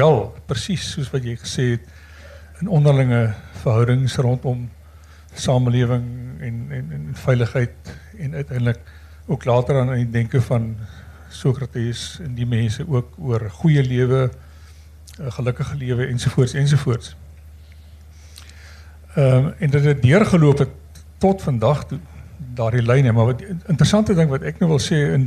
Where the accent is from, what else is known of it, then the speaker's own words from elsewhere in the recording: Stellenbosch, Western Cape, South Africa; moved away as an adult; now in Windhoek, Namibia; ek kom van Windhoek, in Namibië. Ek beskou myself as 'n Stellenbosser, maar ek bly al 30 jaar in Namibië